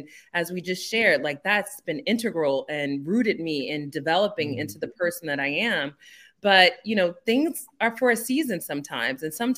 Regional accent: New Jersey, United States; also born or lived in Newark; I was born in Newark. I was raised in the Oranges, but I will always represent Newark, New Jersey, because I'm a fifth generation Newarker.

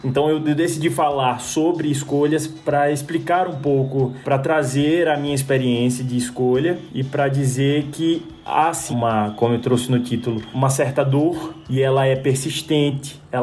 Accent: Natal, Rio Grande do Norte, Brazil; also born or lived in Umarizal; tenho 32 anos, eu sou de Natal. Na verdade, eu sou de uma cidade pequenininha do Rio Grande do Norte, chamada Umarizal, que fica no Alto Oeste. Mas eu fui para Natal muito cedo.

